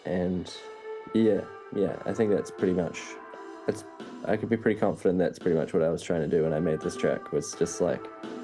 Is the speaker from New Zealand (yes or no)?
yes; Palmerston North, Manawatū-Whanganui, New Zealand; because I grew up in Palmerston North, and I've got so many memories